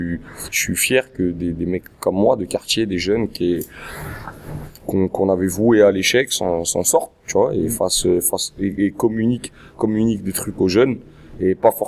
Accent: Val-de-Fontenay, Île-de-France, France; Moi, je suis de Val-de-Fontenay, lui, il est de Montreuil. Donc, on est collés.

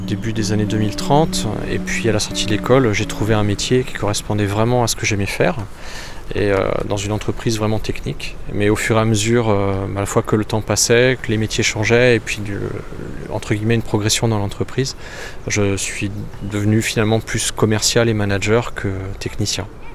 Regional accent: Troyes, Grand Est, France; je suis né en 2007, donc 43 ans déjà, et donc je viens de Troyes, dans l'Aube, et j'ai toujours vécu ici. J'y suis né, j'y ai grandi, et j'y suis resté.

